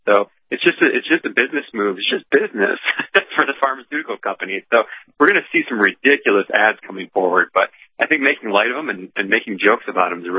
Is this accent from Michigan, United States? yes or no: yes; Michigan, United States; I grew up in Michigan, pretty close to Canada, so I a lot of those accents bled over to my upbringing, so I have those in my downloaded in my DNA, too.